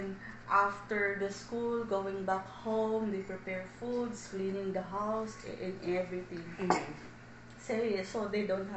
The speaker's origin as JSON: {"language": "English", "country": "Philippines", "said": "I said, ma'am, sir, we are Filipino."}